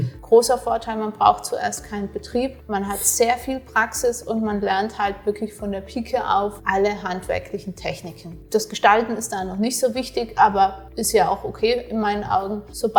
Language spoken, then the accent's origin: German; Trentino-Alto Adige, Italy; Bei uns in Südtirol wechselt man erst nach der 8. Klasse aufs Gymnasium.